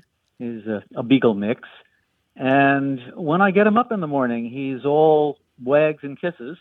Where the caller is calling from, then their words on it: Camden, Maine, United States; Camden, Maine.